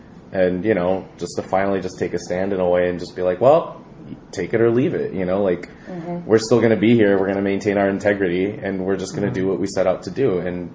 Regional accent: Philippines; You know, just based on our history and our heritage and our culture, it's very, you know, you can't explain what being a Filipino is.

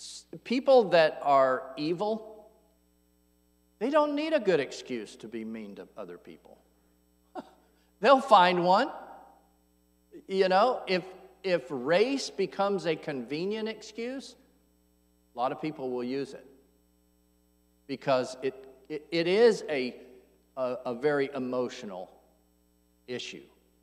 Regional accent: Atlanta, Georgia, United States; See, I grew up in Atlanta, Georgia. I know what prejudice looks like.

